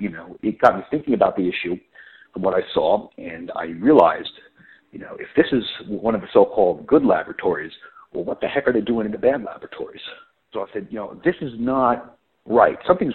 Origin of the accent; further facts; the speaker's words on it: Fort Lee, New Jersey, United States; now in Washington, United States; Nowadays, I work in Washington, D.C. I'm originally from Fort Lee, New Jersey, right outside of New York City.